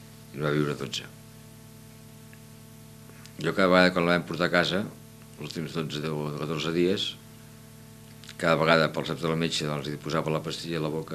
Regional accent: Castellar del Vallès, Catalonia, Spain; El meu poble, Castellà del Vallès.

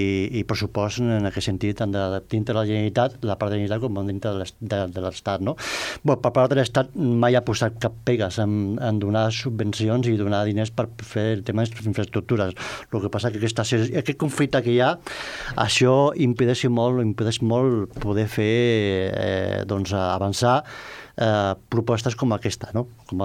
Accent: Castellar del Vallès, Catalonia, Spain; also born or lived in Sabadell; jo vaig néixer a Sabadell, però pràcticament, com que diu, m'he fet a castellà, m'he criat a castellà, perquè l'empresa de la meva família, des de que jo era petit, es van posar aquí a castellà.

